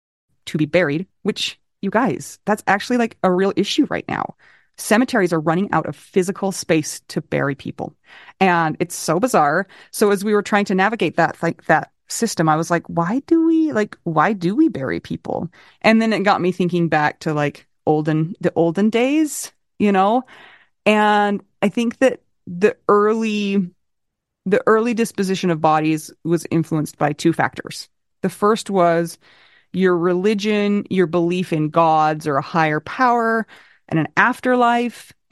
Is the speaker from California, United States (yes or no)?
no; Utah, United States; because I'm from Utah and that's all we think about is the pioneers.